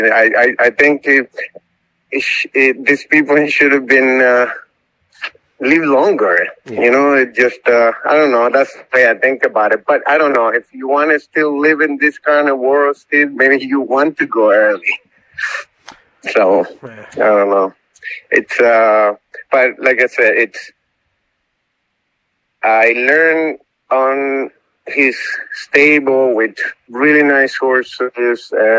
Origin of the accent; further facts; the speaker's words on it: Chile; that's a weird thing because I'm from Chile and he's from Argentina. And Argentina and Chile, we don't get along very well.